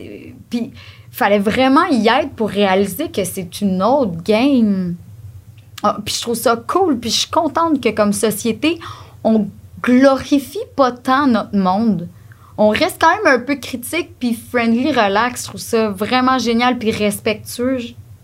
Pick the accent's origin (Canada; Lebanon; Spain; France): Canada; Saint-Denis-sur-Richelieu, Quebec; je viens de Saint-Denis sur Richelieu.